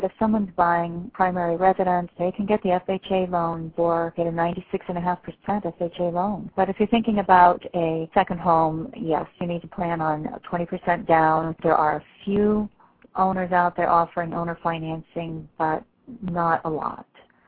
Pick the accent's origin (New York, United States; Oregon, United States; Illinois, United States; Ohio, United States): Ohio, United States; moved away as an adult; now in Florida Keys, United States; Oh, actually, originally from Ohio. And my husband and I left Ohio back in 1978, decided to put everything in storage and buy a sailboat.